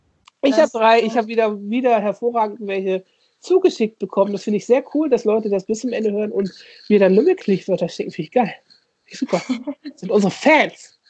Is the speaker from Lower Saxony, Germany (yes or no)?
yes; Lower Saxony, Germany